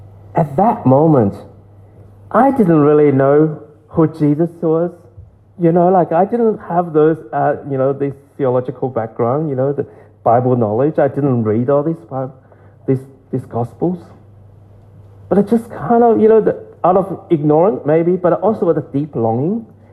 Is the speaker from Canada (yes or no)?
no; China; English is a second language; moved away as an adult; now in United States; I grew up in China, and I didn't believe God.